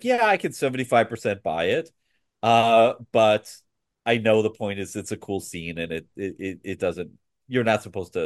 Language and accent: English; United States; Scott, I'm an American.